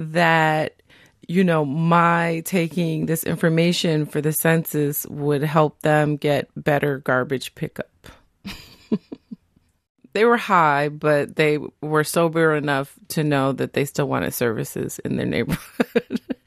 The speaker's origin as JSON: {"language": "English", "town": "Detroit", "region": "Michigan", "country": "United States", "said": "I'm from Detroit. I'm not afraid of an apartment building."}